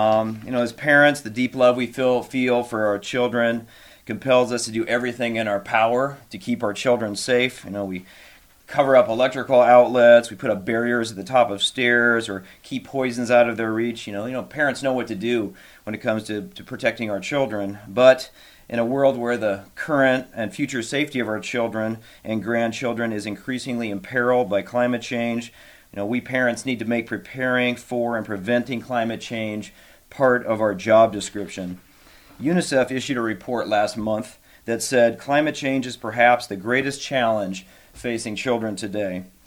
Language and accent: English; Iowa, United States; I was born and raised in Iowa, as was my wife Kim